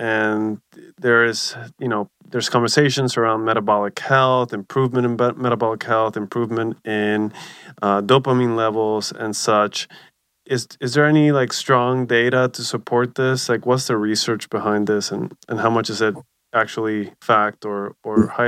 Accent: Puerto Rico; Sorry, man. I'm from Puerto Rico.

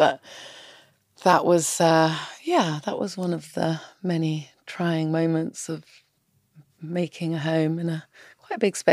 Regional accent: South East England, United Kingdom; I grew up in the New Forest, you know, I grew up in nature. So it was sort of coming back home to what I knew as a child.

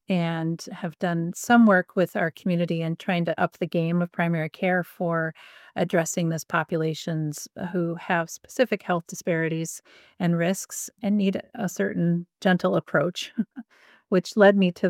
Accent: St. Paul, Minnesota, United States; I grew up in St. Paul, Minnesota, came east to Dartmouth for college, was eager to get home to my family and siblings.

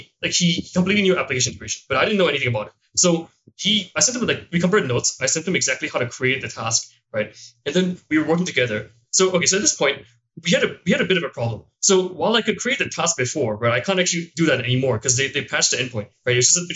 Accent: Singapore; So it worked for him, but not for me because I'm from Singapore, right?

